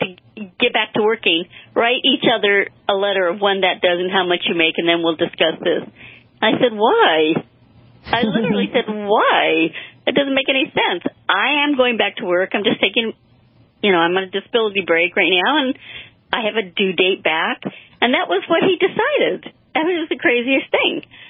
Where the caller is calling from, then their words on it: California, United States; I said, well, let me just call next week, because I'm calling from California time